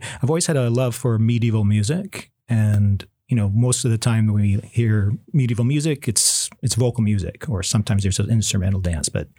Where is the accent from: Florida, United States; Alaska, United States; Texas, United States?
Alaska, United States; Fairbanks; I was born in Fairbanks. Yeah. I was raised there, and I learned to play the piano early age, 4 or 5